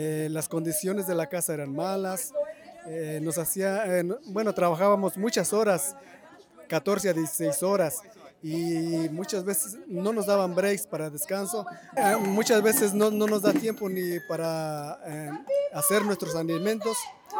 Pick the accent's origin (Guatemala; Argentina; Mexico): Mexico; moved away as an adult; yo soy trabajador agrícola y vengo de México y he venido por 20 temporadas acá.